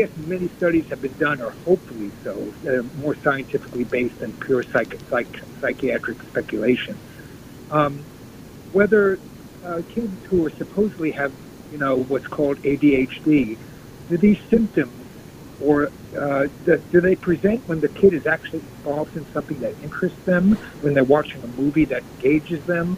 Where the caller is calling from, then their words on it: New York, United States; in Long Island.